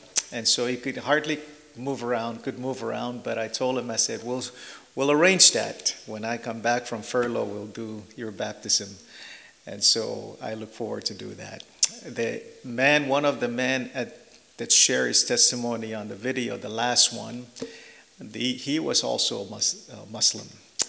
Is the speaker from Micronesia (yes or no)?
yes; Pohnpei, Micronesia; first language Pohnpeian; English is a second language; My dad is from the island of Panape where we are, and that's my first language. My mother's from another island called Kosrae, and her language is totally different from Pohnpeian language